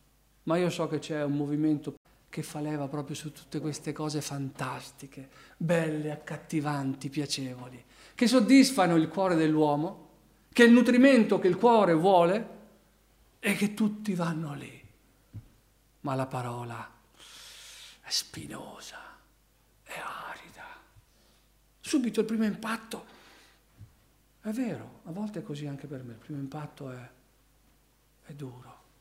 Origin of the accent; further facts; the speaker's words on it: Narni, Umbria, Italy; ma è il mio paese, perché Narni si chiamava Narnia al tempo dei Romani, e poi dopo è cambiato successivamente in Narni, una città antichissima che c'era prima di Roma